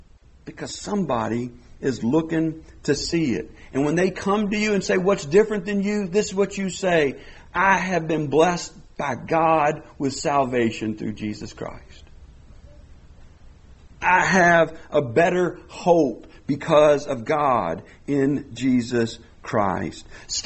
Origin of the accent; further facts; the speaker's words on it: Kentucky, United States; Look, I grew up, like I said, I grew up in Kentucky.